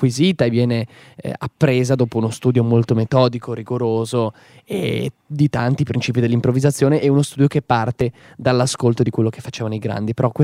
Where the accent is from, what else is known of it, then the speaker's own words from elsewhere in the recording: Bologna, Emilia-Romagna, Italy; cominciando ovviamente nella mia città natale, Bologna